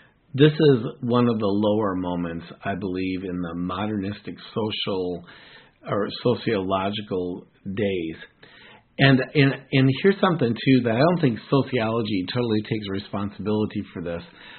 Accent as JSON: {"language": "English", "country": "United States", "tie": "born or raised there", "said": "I grew up in America where race has, you know, been an issue."}